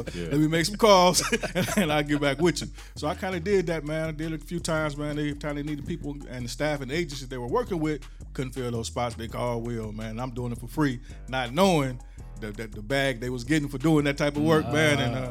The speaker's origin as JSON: {"language": "English", "town": "Muskegon", "region": "Michigan", "country": "United States", "said": "I'm from Muskegon, Michigan, on the west side of the state. Been there most of my life."}